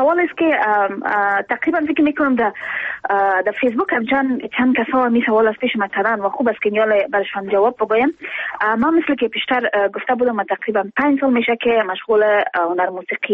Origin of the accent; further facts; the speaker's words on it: Afghanistan; من از افغانستان هستم، ولایتش فکر میکنم فرق نمیکنم که از کجای افغانستان، ما شما افغان هستیم